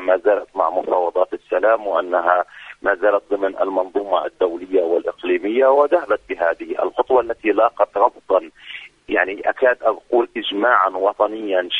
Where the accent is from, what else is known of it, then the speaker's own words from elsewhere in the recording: Palestine; نحن كفلسطينيين قد نرفض كلاميا ولفظيا ولكن لن تتأثر العلاقات السياسية والدبلوماسية بيننا وبينهم